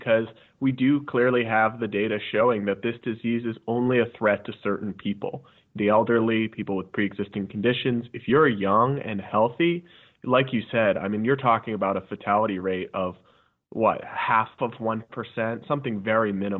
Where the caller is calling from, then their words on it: Arlington, Virginia, United States; I agree, and I'm calling in from Arlington, Virginia, just outside D.C.